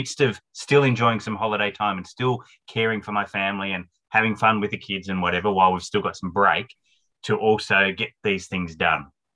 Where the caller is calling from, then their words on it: Australia; I'm tuning in from Australia.